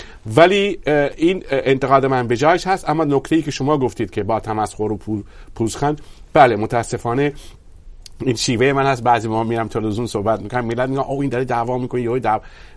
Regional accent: Iran; کار اصلی من در اون حرکت ملی هست، به عنوان یک ایرانی هست.

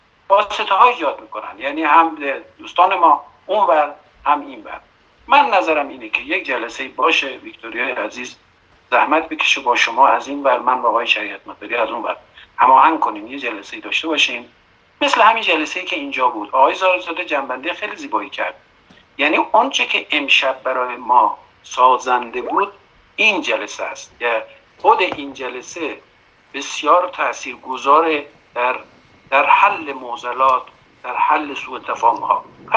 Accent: Iran; ما ایرانی هستیم، زبان هم دیگر هم میفهمیم

